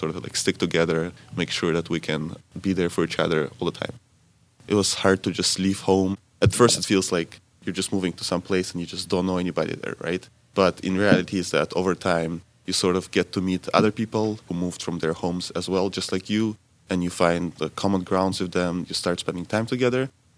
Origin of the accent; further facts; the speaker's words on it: Russia; born there; English is a second language; I was born in Russia, and I was born on 14th April 1996.